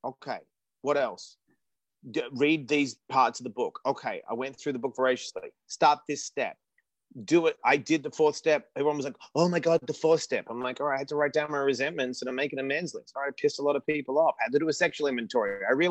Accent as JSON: {"language": "English", "country": "Australia", "tie": "born there", "said": "I was born in Australia."}